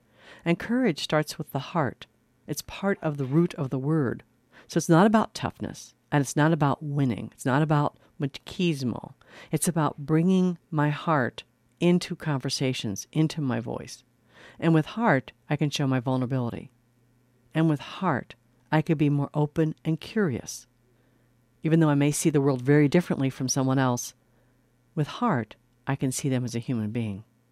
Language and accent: English; East Coast, United States; moved away as an adult; now in Minnesota, United States; I grew up in the East Coast, so when I moved to Minnesota after college, I got a lot of feedback about my voice being a bit too strong for the Minnesotans.